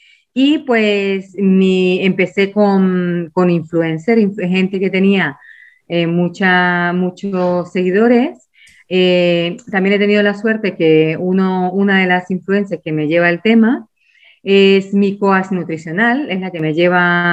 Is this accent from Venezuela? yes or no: yes; Venezuela; moved away; yo siendo de otro país, yo soy de Venezuela, y he emigrado aquí desde hace 15 años